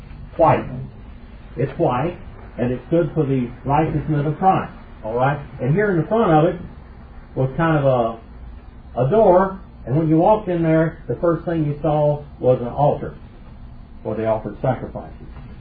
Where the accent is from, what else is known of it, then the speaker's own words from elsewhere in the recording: United States; And I've written a couple of books on Native American culture, because I am an Indian.